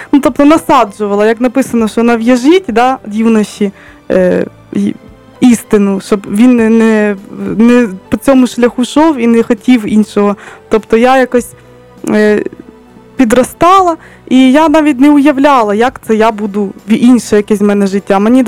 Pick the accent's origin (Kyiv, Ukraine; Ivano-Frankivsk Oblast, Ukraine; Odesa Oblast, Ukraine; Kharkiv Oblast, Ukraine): Kyiv, Ukraine; born there; Я народилася в Києві, в християнській сім'ї.